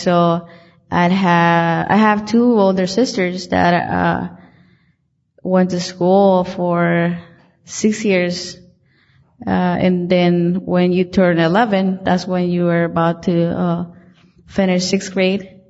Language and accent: English; Guatemala; moved away; I decided to leave because growing up in Guatemala, I was one of nine siblings, and my parents were really poor.